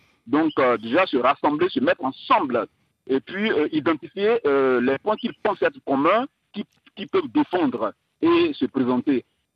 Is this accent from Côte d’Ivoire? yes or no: yes; Côte d’Ivoire; en tant qu'Ivoirien, en tant qu'observateur de la vie politique ivoirienne.